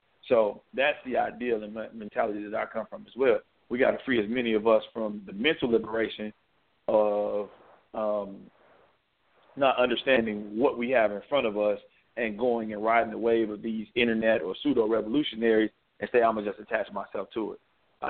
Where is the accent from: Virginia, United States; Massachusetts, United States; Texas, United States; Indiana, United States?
Indiana, United States; Gary; I grew up in Gary, Indiana, 99% black at the time.